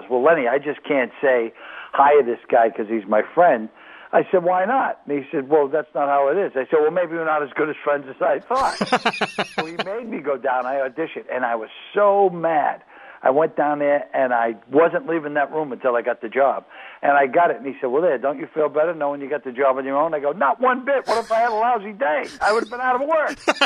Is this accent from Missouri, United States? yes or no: no; Boston, Massachusetts, United States; because I was from Boston, and the lovely people in New York, how they hate the people from Boston